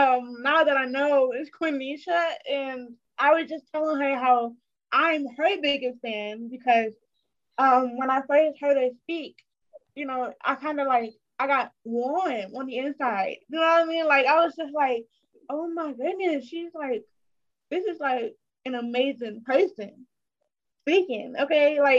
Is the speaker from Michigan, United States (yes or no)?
yes; Flint, Michigan, United States; I am from Flint, Michigan, United States of America.